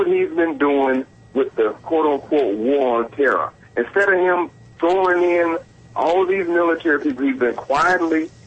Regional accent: Chicago, Illinois, United States; I'm originally from a big city. I'm originally from Chicago.

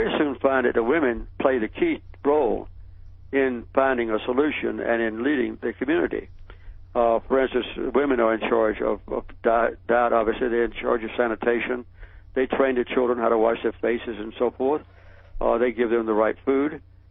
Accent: Archery, Georgia, United States; I grew up in Archery, Georgia, near Plains. We had one white family that was ours and about 55 African-American families.

